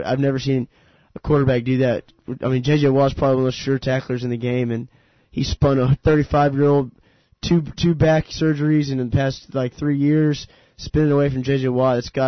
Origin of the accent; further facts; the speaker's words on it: Dallas, Texas, United States; I'm from Dallas, and I guess I'm a Cowboys fan, you could say.